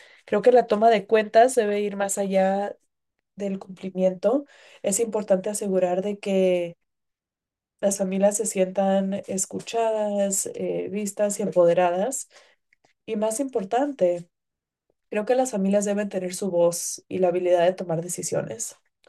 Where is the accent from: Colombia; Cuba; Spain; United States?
United States; New Mexico; Yo vengo de una de las tribus en Nuevo México, soy del norte de Nuevo México